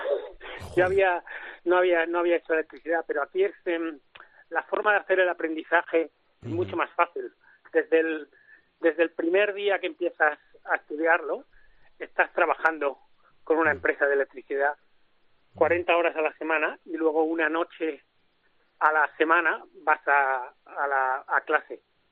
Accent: Spain; Por suerte somos familia española

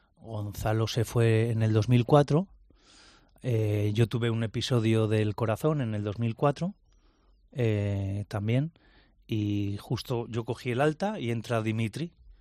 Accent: Murguía, Basque Country, Spain; el Santuario de Oro, en Murguía, en mi pueblo. La verdad que es un sitio que ves todo el Valle de Zuya

